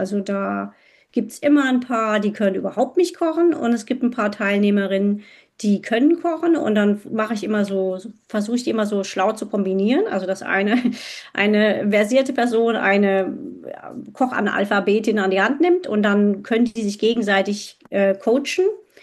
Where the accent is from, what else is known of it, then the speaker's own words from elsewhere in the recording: Hesse, Germany; bin ja auch gebürtige Südhessin und ich kenne dieses Klima